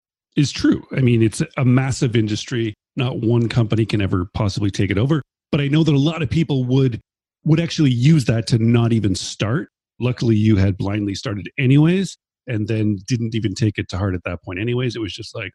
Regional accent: Canada; as a Canadian, obviously, they got their start around where I am.

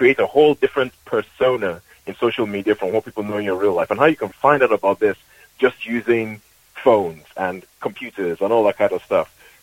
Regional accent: Nigeria; I grew up in Nigeria.

